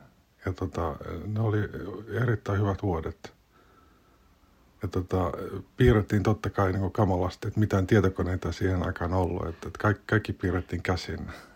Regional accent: Hämeenlinna, Kanta-Häme, Finland; moved away as an adult; also born or lived in Helsinki; now in Germany; Synnyin Hämeenlinnassa. Vuosi oli 1968, eli tässä on nyt matkaa jo kuljettu hieman. Ja kouluni kävin siellä lukion ja sitten lukion jälkeen niin suuntasin Helsinkiin

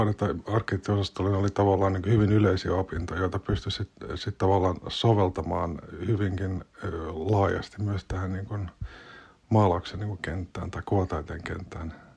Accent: Hämeenlinna, Kanta-Häme, Finland; moved away as an adult; also born or lived in Helsinki; now in Germany; Synnyin Hämeenlinnassa. Vuosi oli 1968, eli tässä on nyt matkaa jo kuljettu hieman. Ja kouluni kävin siellä lukion ja sitten lukion jälkeen niin suuntasin Helsinkiin

